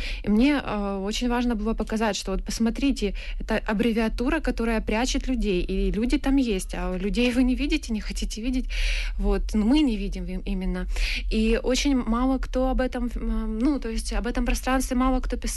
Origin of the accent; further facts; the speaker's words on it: Donbas, Ukraine; И моя книжка «Абрикосы Донбасса», кстати, она же, я ее начинала писать до войны. То есть, ну, моя малая родина, то, что с ней происходило и до этого